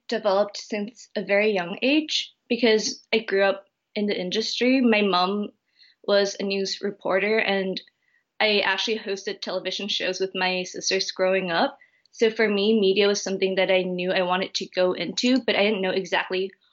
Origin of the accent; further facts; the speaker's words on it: Thailand; I was born and raised in Thailand my whole entire life.